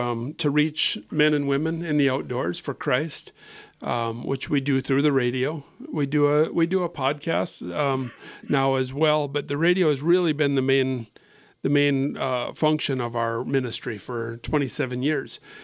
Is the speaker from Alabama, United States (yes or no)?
no; Kingsford, Michigan, United States; I grew up in Kingsford, Michigan, and it's funny because I may have shared this with you before